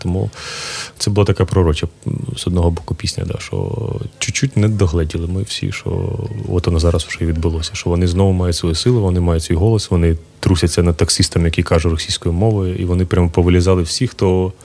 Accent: Vovchansk, Kharkiv Oblast, Ukraine; я сам з Вовчанська

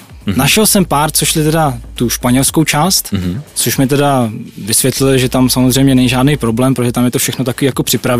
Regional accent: Příbram, Central Bohemian Region, Czechia; změřil jsem si tu trasu s Příbrami, odkud pocházím

